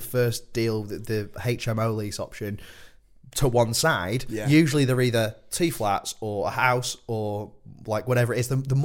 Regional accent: Blackpool, North West England, United Kingdom; now in London, United Kingdom; I'm from Blackpool, so I'm still a bit of a skinflint.

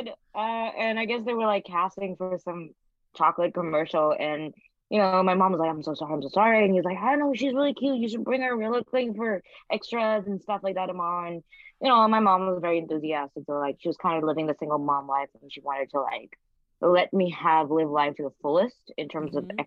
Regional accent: Mumbai, Maharashtra, India; also born or lived in Bangkok, Thailand; I was raised in, I was born in Thailand mm-hmm. and then raised between Mumbai in India and Bangkok in Thailand. And, you know, I'm Indian. My parents are Sikh.

